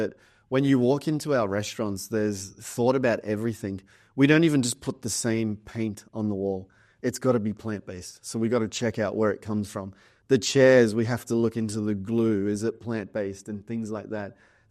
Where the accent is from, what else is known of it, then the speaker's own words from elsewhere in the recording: Australia; I come from Australia and I've been in America a lot.